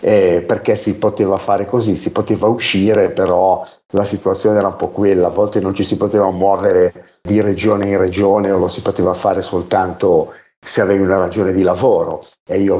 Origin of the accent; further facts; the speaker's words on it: Genoa, Liguria, Italy; in realtà da genovese ovviamente l'ho fatto tramite raccolta fondi